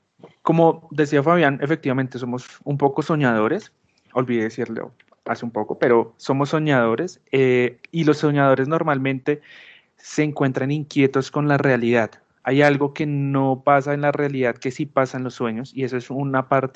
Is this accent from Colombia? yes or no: yes; Bogotá, Capital District, Colombia; yo soy bogotano, ya tengo 26 años, soy psicólogo y actualmente vivo en la localidad de Chapinero.